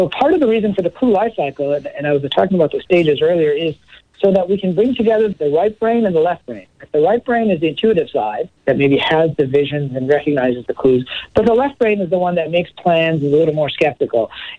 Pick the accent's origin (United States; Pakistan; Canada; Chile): Pakistan; born there; I was born in Pakistan